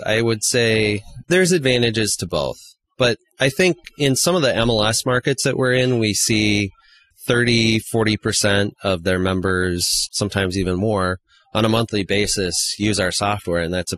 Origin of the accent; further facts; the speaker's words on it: Nebraska, United States; Because I always use the example, because I'm from Nebraska, if somebody called me from the middle of Nebraska